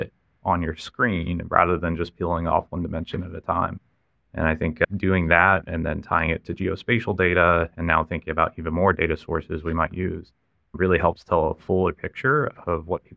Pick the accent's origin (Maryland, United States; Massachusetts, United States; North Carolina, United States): North Carolina, United States; I think growing up in North Carolina, where I'm from originally, rural South, we were no strangers to poverty.